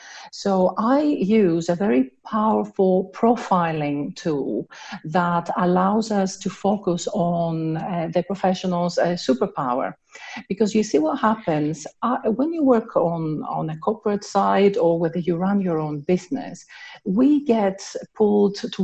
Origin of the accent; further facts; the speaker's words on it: Athens, Attica, Greece; English is a second language; moved away as an adult; now in United Kingdom; I'm from Athens. I've been in the UK for 20 years